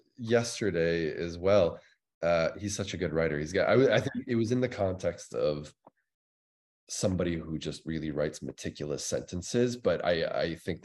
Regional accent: Wareham, Massachusetts, United States; now in Miami, United States; So I grew up in a town called Wareham, Massachusetts, on the south coast of Massachusetts, meaning just before you get onto Cape Cod. And I live in Miami now

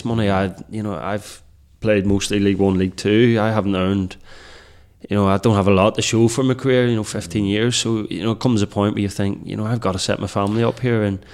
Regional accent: Northern Ireland, United Kingdom; I grew up in Northern Ireland, you're either a Rangers Celtic fan. I grew up in a Rangers family.

